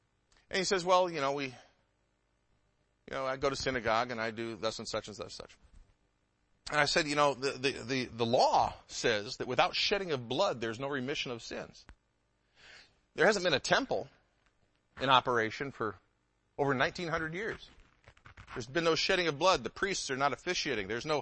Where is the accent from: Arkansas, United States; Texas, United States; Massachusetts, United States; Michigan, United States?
Michigan, United States; Detroit; I grew up in the Metro Detroit area. We have a large Jewish community in the Metro Detroit area.